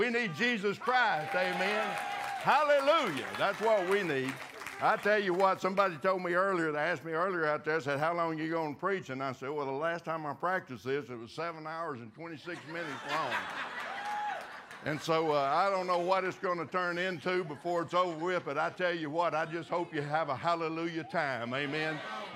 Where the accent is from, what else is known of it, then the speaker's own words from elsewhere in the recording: Arkansas, United States; I'm from Arkansas, and I've done had too much on this brain.